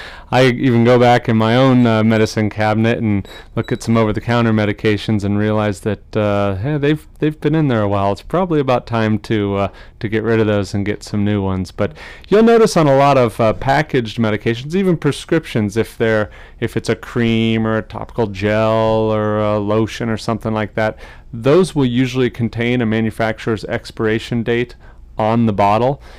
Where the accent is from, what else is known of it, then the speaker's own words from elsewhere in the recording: Hastings, Nebraska, United States; Well, I was raised most of my life in Hastings, Nebraska, a little town, south central Nebraska. That's where I grew up.